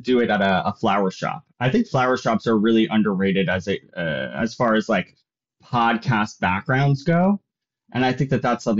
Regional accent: New York, United States; I am Italian. I'm Italian and Irish. I grew up on Long Island.

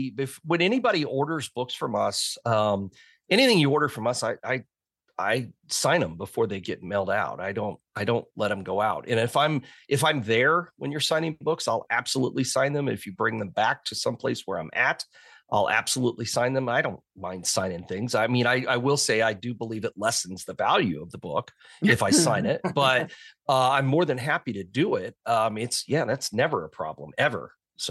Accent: Harrisburg, Illinois, United States; I'm from Harrisburg and have been there many times.

